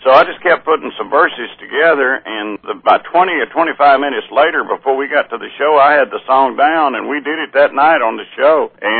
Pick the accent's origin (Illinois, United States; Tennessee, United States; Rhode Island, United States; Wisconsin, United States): Tennessee, United States; I was born in Lawrence County, Tennessee, which is a county near the Alabama border area in southern Middle Tennessee, about 80 miles south of Nashville. I've lived there all my life.